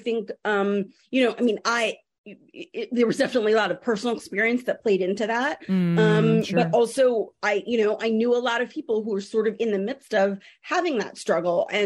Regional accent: California, United States; you know, I'm from California. And so I think naturally I kind of set books there.

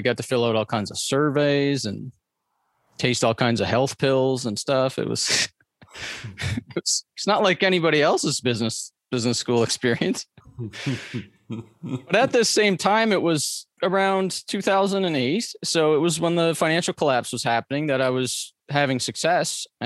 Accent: East Coast, Canada; I grew up on the East Coast of Canada in poverty. So we were on welfare, and I was living in government housing and stuff like that. I moved around like 20 times and went to like 8 different schools. And I was in the Mormon religion

